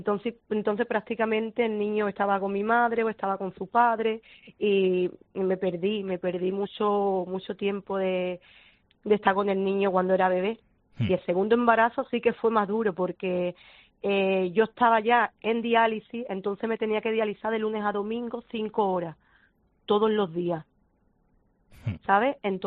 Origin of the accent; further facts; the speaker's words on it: Isla Cristina, Andalusia, Spain; Sí, yo soy de Isla Cristina.